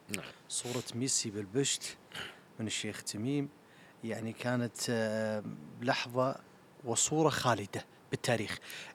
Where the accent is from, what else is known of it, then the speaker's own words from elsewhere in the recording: Qatar; كعرب، كخليجيين، كقطريين.